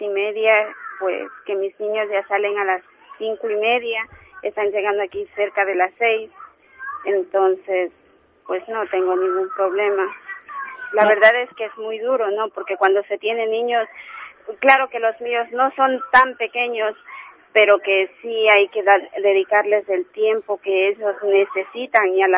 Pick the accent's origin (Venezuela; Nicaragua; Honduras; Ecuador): Ecuador; Riobamba, Chimborazo; now in Spain; De la provincia de Chimborazo, en Diobamba.